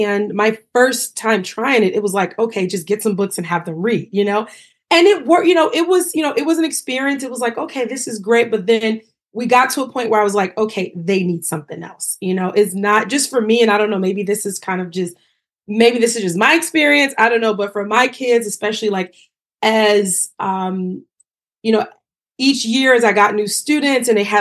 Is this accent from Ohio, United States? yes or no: no; Chicago, Illinois, United States; I am originally from Chicago. I teach in Chicago.